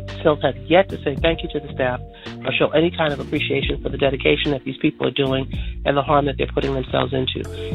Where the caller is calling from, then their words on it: New York, United States; Hey, I'm calling from New York.